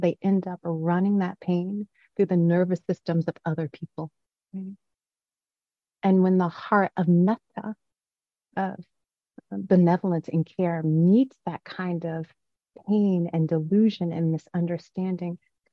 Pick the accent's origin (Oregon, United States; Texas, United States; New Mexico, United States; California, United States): California, United States; I wasn't raised here in New England on the East Coast. I'm used to, I was raised on the West Coast in California.